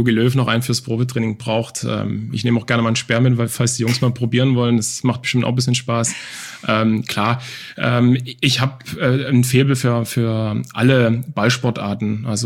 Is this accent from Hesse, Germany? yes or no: no; Dresden, Saxony, Germany; ich bin in Dresden, in Leubnitz-Neuostrau groß geworden, in einer Plattenbausiedlung. Wir hatten eine Vierraumwohnung oder 3,5-Raumwohnung auf 70, 75 Quadratmeter.